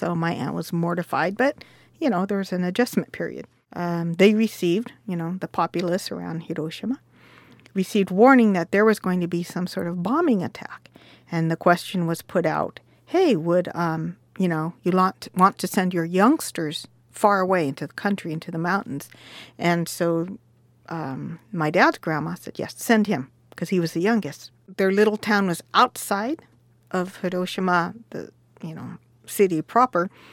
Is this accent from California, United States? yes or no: yes; Long Beach, California, United States; born there; you know, in colloquial English, you know, I was born in Long Beach, you know